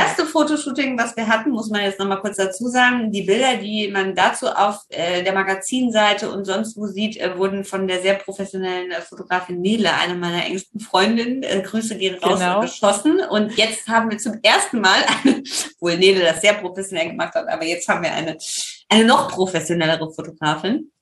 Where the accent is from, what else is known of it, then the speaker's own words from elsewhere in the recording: Rhineland, Germany; ich komme ja aus dem Rheinland